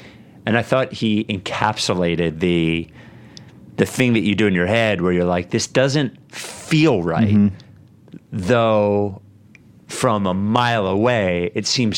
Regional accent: Philadelphia, Pennsylvania, United States; I'm being hysterical, but I'm also being a Philadelphian.

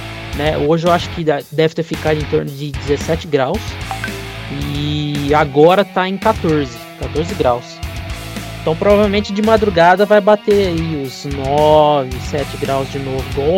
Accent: Serrana, São Paulo, Brazil; Eu sou de Serrana, interior de São Paulo, do ladinho de Ribeirão Preto

